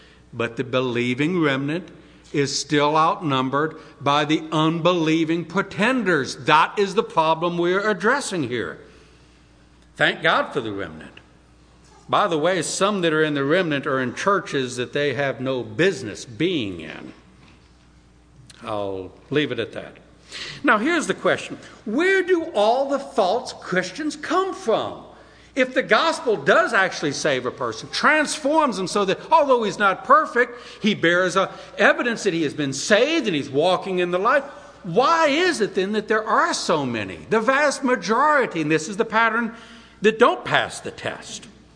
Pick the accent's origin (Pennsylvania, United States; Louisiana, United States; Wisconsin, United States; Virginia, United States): Louisiana, United States; New Orleans; also born or lived in Dallas, Texas; I lived in the Deep South for a long time. I grew up in New Orleans. I lived in Texas over a dozen years.